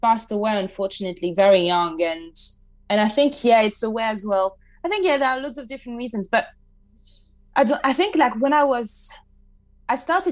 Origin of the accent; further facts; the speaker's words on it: France; English is a second language; now in United Kingdom; Sorry, because as I said, I'm originally from France. And that's what made me move there as well.